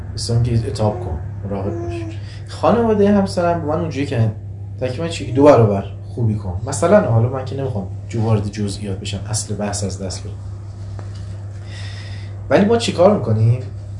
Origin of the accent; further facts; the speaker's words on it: Iran; چون من میدونم دیگه، منم بچه ایرانم دیگه